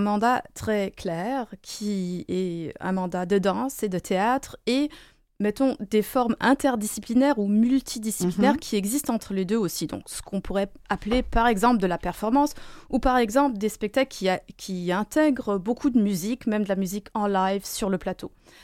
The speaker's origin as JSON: {"language": "French", "country": "Luxembourg", "said": "moi, je viens de Luxembourg."}